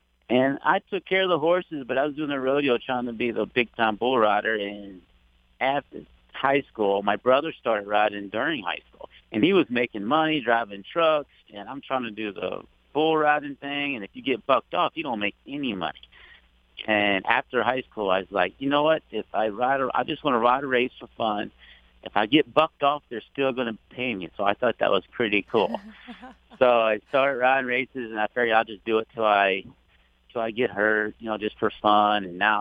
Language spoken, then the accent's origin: English; Louisiana, United States; also born or lived in Virginia; And so I grew up in Louisiana. A lot of people think I'm Cajun just because I've been here so long, you know, grew up there. But actually, I was born in Virginia.